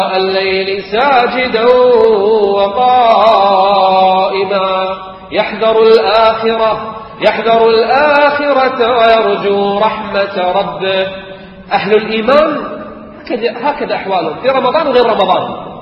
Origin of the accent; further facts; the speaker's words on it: Kuwait; أنا ما سمعت عندنا في الكويت، في الكويت فيه 3 أجزاء كل 10 أيام ختمة